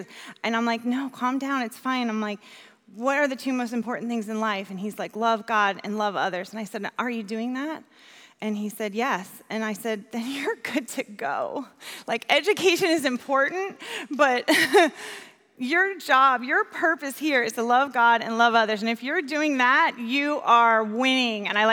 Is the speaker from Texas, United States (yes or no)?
no; New York, United States; I love downtown because I'm from New York. The city makes me feel at home.